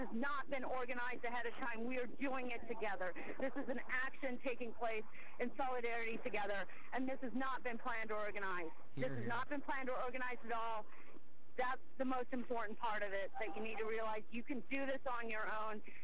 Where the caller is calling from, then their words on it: Portland, United States; That's why I'm calling you from Portland to let you know what we're doing here.